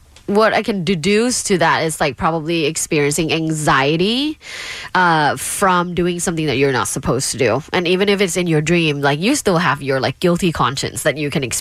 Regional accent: Bangkok, Thailand; So I grew up in Bangkok, right? And in Thailand, we have

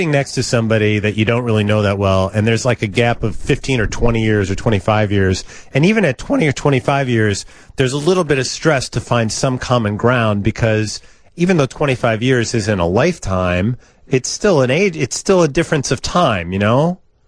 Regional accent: East Coast, United States; I'm from the East Coast.

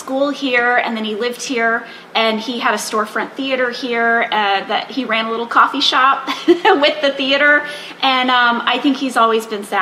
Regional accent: St. Louis, Missouri, United States; also born or lived in Fort Wayne, Indiana; I was born in Fort Wayne, Indiana, and I was raised in St. Louis, Missouri.

